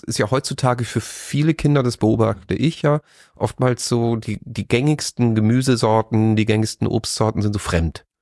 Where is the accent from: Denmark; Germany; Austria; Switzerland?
Austria; Ich bin ja Österreicher